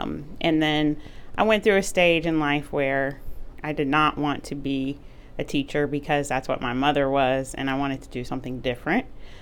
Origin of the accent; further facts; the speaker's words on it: Columbus, Ohio, United States; also born or lived in Stamford, Connecticut; now in Marion, United States; Yeah, I'm actually born and raised in Columbus, Ohio. Lived there for 40 years, and then I did move to Stamford, Connecticut, which is where I was an assistant superintendent before coming here.